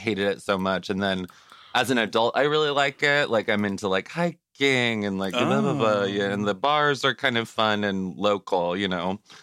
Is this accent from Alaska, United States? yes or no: yes; Juneau, Alaska, United States; I'm from Juneau, and I've gone back in the summer a few times